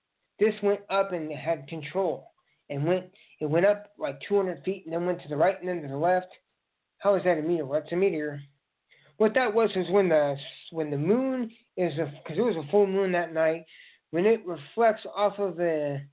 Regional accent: United States; born there; I have ancestry in other countries, but I'm an American because I was born here.

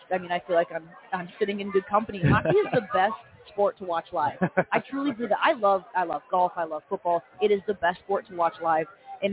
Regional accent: Minnesota, United States; I mean, I'm bummed as a Minnesotan that there are no Minnesota fans here.

